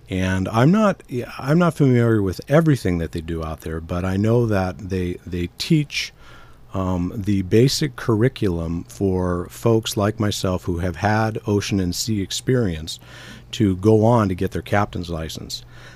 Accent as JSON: {"language": "English", "town": "Santa Fe", "region": "New Mexico", "country": "United States", "tie": "born or raised there", "said": "I grew up in Santa Fe, New Mexico, and learned how to scuba dive in a place called the Blue Hole"}